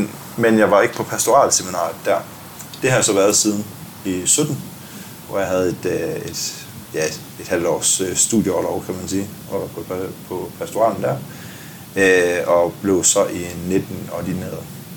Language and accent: Danish; Asbo, Region of Southern Denmark, Denmark; Jeg voksede op ved, i Asbo, en lille landsby ved Vejen. Jeg plejer at sige Sydjylland. Det er jo en diskussion, jeg har gået på efterskole i Sønderland, og der var vi sydjyder